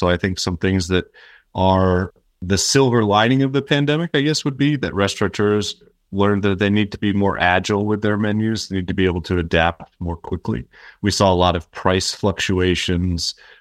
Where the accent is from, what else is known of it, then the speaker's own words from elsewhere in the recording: New Jersey, United States; I grew up in New Jersey, which is famous for their New Jersey diners